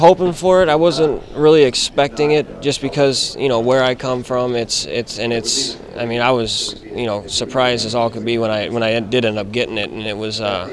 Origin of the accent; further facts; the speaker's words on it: Wilmington, Illinois, United States; Wilmington. It's about an hour south from there.